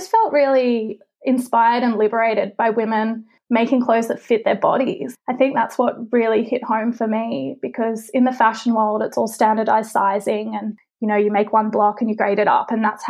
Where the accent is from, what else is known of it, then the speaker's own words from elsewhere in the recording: Australia; also born or lived in London; because I'm Australian, you can't stay there beyond 2 years because of the visa.